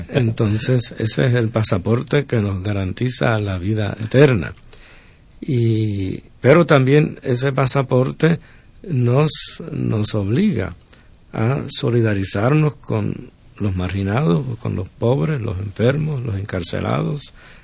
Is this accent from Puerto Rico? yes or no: yes; Puerto Rico; si nosotros, por ejemplo, como puertorriqueños, hemos sufrido, ¿verdad?, las consecuencias del rechazo en el pasado